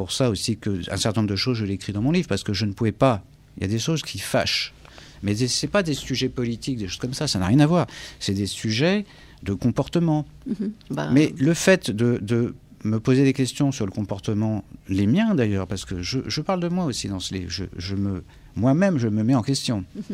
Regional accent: France; d'oublier que je suis français avec une certaine éthique

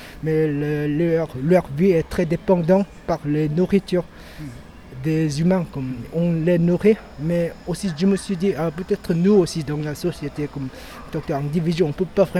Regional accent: Seoul, South Korea; French is a second language; je viens de Séoul en Corée, il y a toujours des grands immeubles

